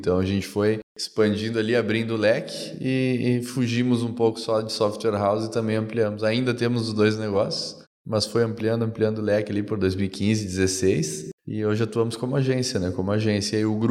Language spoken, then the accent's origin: Portuguese; Caxias do Sul, Rio Grande do Sul, Brazil; A gente tem sede em Caxias do Sul, principalmente, onde fica o nosso prédio, de onde eu venho lá no Rio Grande do Sul.